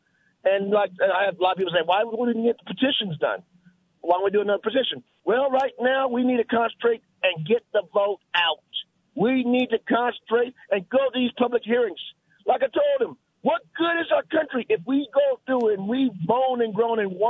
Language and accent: English; United States; I'm not going to go to Argentina. I am an American